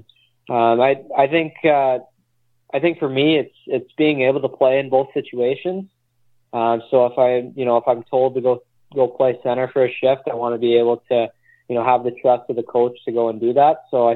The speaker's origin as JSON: {"language": "English", "town": "Winnipeg", "region": "Manitoba", "country": "Canada", "tie": "born or raised there", "said": "I call Winnipeg, Manitoba, my hometown. Great city up in South Manitoba, and that's where I've been ever since."}